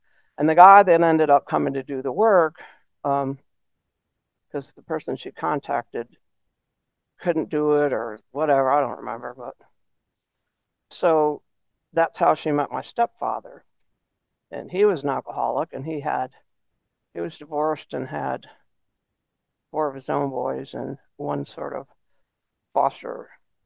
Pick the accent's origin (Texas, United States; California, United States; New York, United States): New York, United States; Poughkeepsie; I'm from upstate New York originally. I was born in Poughkeepsie, New York.